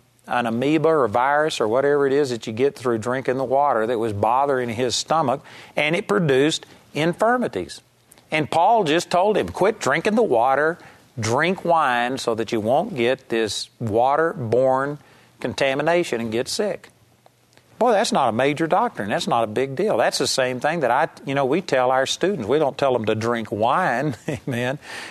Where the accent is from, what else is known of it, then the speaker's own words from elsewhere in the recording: United States; I remember as an American tourist that they had us drink, you know, purified water back then